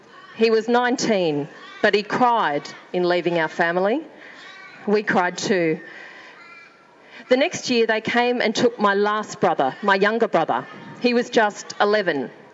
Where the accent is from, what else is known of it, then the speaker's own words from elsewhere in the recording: Afghanistan; I'm now 16 years old. I'm from Afghanistan.